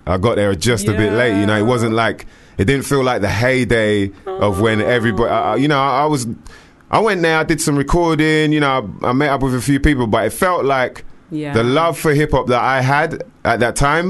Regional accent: London, United Kingdom; I just said it because it felt cool to say it, you know, like, yeah, hey, I'm from London, by the way.

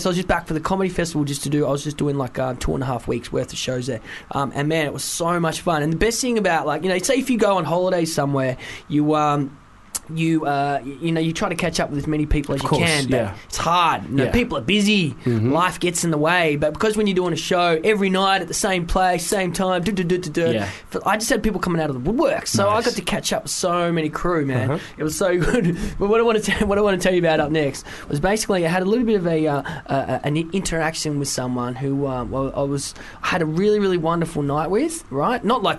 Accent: Wales, United Kingdom; I'm from Wales, and I live right near Barfly.

